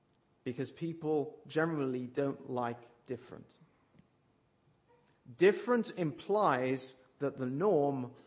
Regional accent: West Midlands, United Kingdom; accent: West Midlands; And whether I speak with a West Midlands accent or not doesn't change the fact that I'm from the West Midlands.

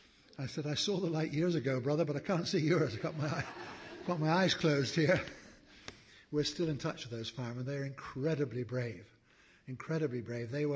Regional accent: England, United Kingdom; And then I thought, being rather English, I thought, I don't want to just yell out, help.

